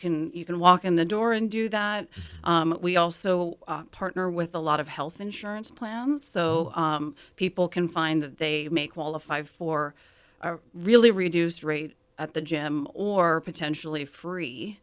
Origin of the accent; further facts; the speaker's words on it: Alaska, United States; moved away as an adult; And had always wanted to live in Hawaii. I was born and raised in Alaska, so you can understand why.